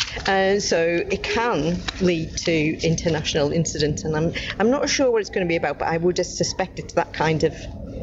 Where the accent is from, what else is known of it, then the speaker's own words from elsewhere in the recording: Liverpool, North West England, United Kingdom; I'm a Scouser, as you can probably hear.